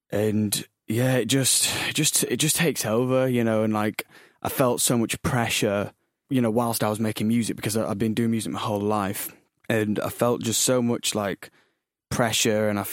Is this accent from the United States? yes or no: no; Leeds, Yorkshire and the Humber, United Kingdom; Yeah, so I grew up in Leeds.